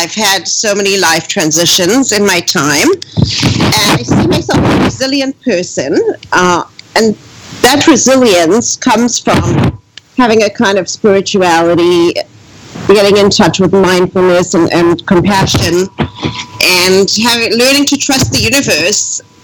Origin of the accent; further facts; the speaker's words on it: South Africa; I grew up in South Africa towards the last years of apartheid. So it was a very stressful time.